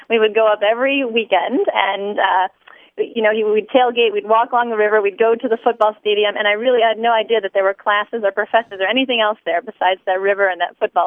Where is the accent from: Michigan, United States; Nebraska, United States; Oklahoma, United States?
Michigan, United States; Franklin; I am from Franklin, Michigan.